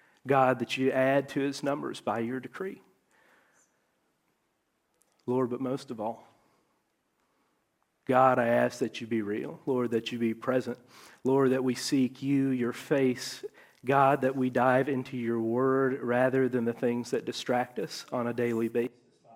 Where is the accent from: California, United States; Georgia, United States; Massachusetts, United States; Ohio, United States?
Georgia, United States; moved away as an adult; I was born in Atlanta, just outside of Atlanta. You don't know where I'm from. I'm not going to say it. But just outside of Atlanta, I grew up there. I left when I was 21.